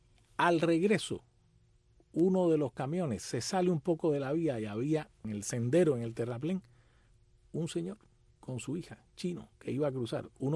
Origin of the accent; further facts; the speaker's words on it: Cuba; now in Miami, United States; Los cubanos construimos Miami, los que llegaron en el 59, en el 60, en el 70, en el 80, en los 90 y en los 2000.